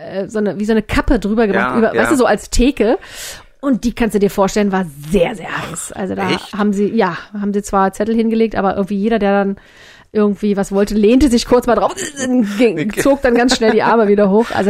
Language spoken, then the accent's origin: German; East Germany, Germany; Ich komme aus dem Osten, woher soll ich das wissen, was Casala heißt?